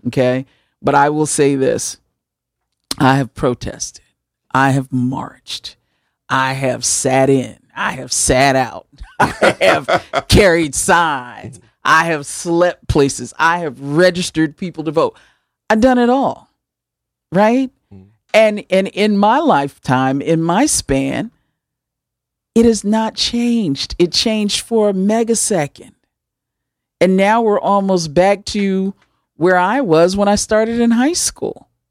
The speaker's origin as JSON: {"language": "English", "country": "United States", "said": "Because when I go to other parts of the world, I'm an American."}